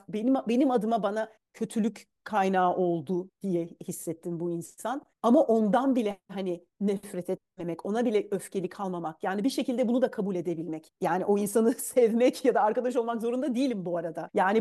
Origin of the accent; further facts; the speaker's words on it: Mersin, Turkey; born there; moved away; also born or lived in Antalya / Adana / İzmir / United States; Küçükken çok taşındık. Mersin doğumluyum ama hani güney illerinde, sonra Antalya, Adana, oradan İzmir'e taşındık. Annemler İzmirliydi zaten. Sonra ben Amerika'ya taşındım. Amerika'da da oradan oraya taşındım. Sonra Amerika'dan Fransa'ya geldim, Paris'e geldim. Sonra oradan da buraya taşındım.